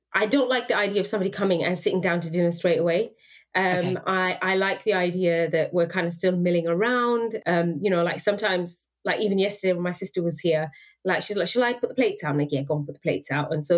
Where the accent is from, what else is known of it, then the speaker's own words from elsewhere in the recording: United Kingdom; I am very British like that.